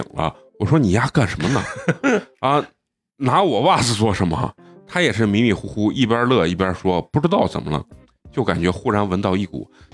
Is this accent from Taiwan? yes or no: no; Xi'an, Shaanxi, China; accent: Xi'an dialect; 用是咱们西安话就是纯闲人啊，寒人